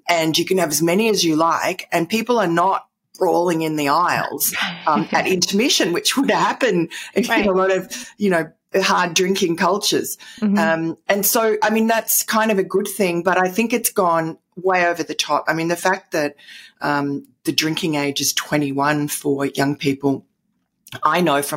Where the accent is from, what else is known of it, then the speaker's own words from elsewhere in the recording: New York City, New York, United States; born there; also born or lived in London, United Kingdom / Tokyo, Japan; I'm kind of a native born New Yorker, although my accent doesn't tell you that.